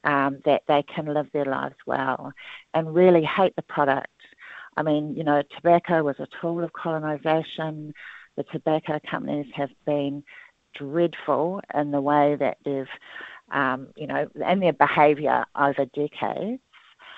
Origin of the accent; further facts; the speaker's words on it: Southland, New Zealand; also born or lived in Auckland; So I come from Orakapa Rimarunaka. So Invercargill is close to, my marae, my runaka. And so I moved down here from Tamaki Makaurau at the end of 2016. It's great to be home.